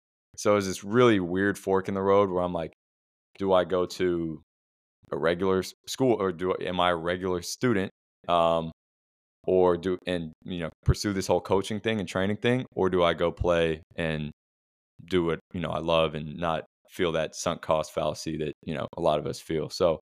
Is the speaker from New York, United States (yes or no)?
no; Washington, District of Columbia, United States; I grew up in the Washington, D.C. area, which is, in my opinion, the best area for youth and high school basketball in the world, really.